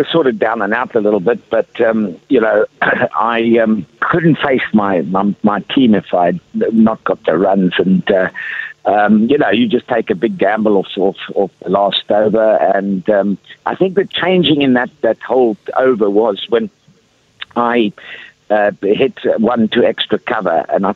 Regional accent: Australia; I would never do that as an Australian

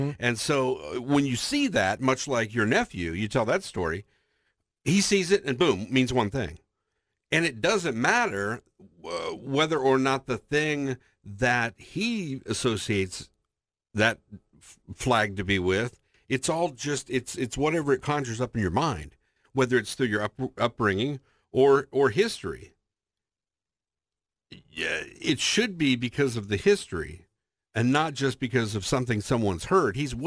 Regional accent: United States; despite the fact of being an American, I feel like I'm outside looking

